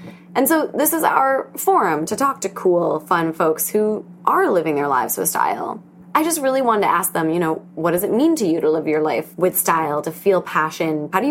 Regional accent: Wisconsin, United States; now in New York City, United States; I thought everyone either knows I'm from Wisconsin or thinks I still live there and not in New York City.

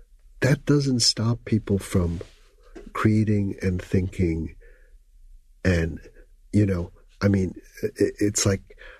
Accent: Paris, Île-de-France, France; Well, we lived in the 5th arrondissement, the Latin Quarter.

